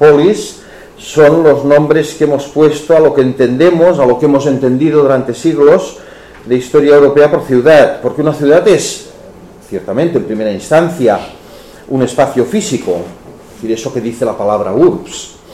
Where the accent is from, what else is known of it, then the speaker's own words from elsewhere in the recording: Barcelona, Catalonia, Spain; O, por descontado, de donde vengo, en Barcelona